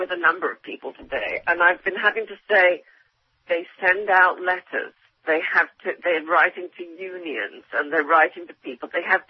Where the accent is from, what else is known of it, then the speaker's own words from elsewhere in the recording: England, United Kingdom; and I'm English